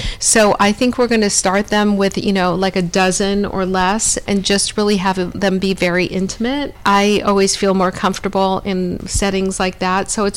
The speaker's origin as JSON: {"language": "English", "town": "Los Angeles", "region": "California", "country": "United States", "tie": "born or raised there", "said": "things that I never really learned to do growing up in Los Angeles."}